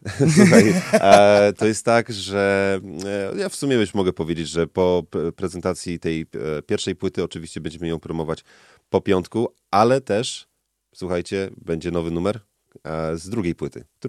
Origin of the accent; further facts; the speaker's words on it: Olsztyn, Warmian-Masurian Voivodeship, Poland; Oni są z Elbląga, my z Olsztyna.